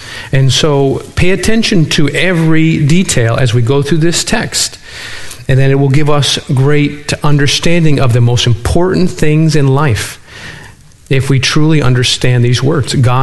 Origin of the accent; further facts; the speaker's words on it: Florida, United States; And so, since we're from Florida originally, we like to go to the mountains for vacation and find nice lookouts.